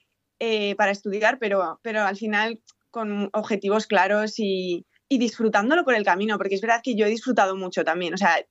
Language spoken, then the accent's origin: Spanish; Burgos, Castile and León, Spain; moved away as an adult; also born or lived in Valladolid; realmente soy nacida en Valladolid, pero sí, he vivido en Burgos pues hasta que me fui a estudiar fuera.